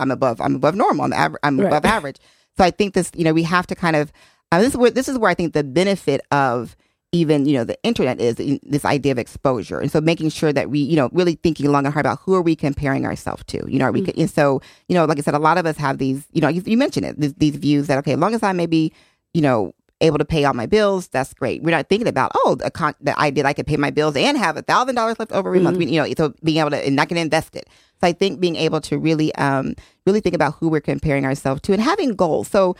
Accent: Oklahoma, United States; moved away as an adult; now in Connecticut, United States; I came from Oklahoma. Before coming to Yale, I never had even been to Connecticut before in my life. I was very much like a Oklahoma, born and raised person.

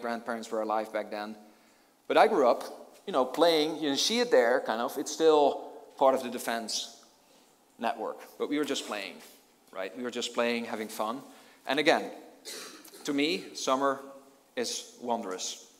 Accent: Netherlands; growing up in the Netherlands

